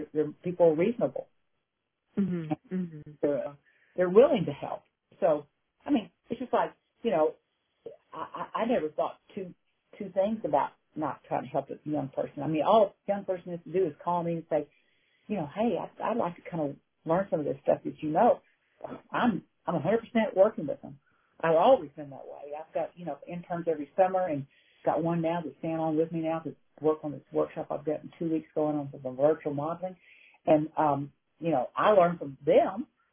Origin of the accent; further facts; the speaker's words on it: Texas, United States; hey, I am a Texan